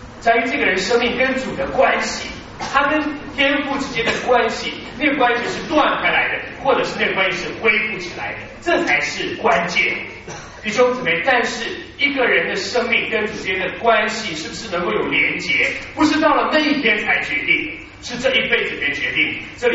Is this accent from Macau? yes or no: no; Taiwan; 我小的时候在一个传道人家里面长大，觉得传道人生活好苦。那个时候在台湾，传道人生活非常苦